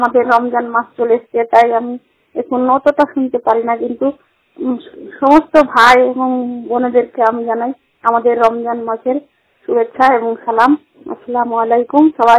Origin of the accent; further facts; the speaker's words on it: Hariharpara, West Bengal, India; আমার বাড়ি মুর্শিদাবাদ জেলা হরিহারপাড়া ব্লক থেকে বলছি।